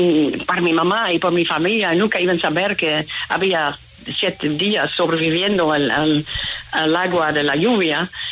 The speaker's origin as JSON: {"language": "Spanish", "country": "Netherlands", "second_language": "Spanish", "said": "pero como holandesa racional, yo quería volver para confirmar exactamente lo que era."}